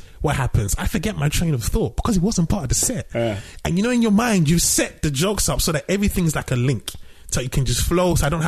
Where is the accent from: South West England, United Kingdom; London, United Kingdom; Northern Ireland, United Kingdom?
London, United Kingdom; growing up in London as a Nigerian.